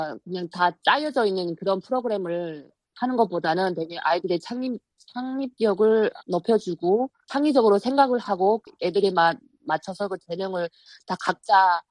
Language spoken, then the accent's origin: Korean; North Korea; now in United States; 우리 탈북민들이 모여서 수양회를 하거든요. 저희가 다 부모 친척도 없고 고향도 못 가고 하니까